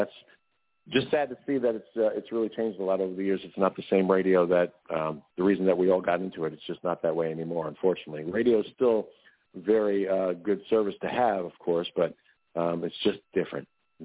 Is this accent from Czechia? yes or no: no; New York, United States; And I always remember growing up in New York, he was a disc jockey who is still doing his thing up there these days at the age of 87.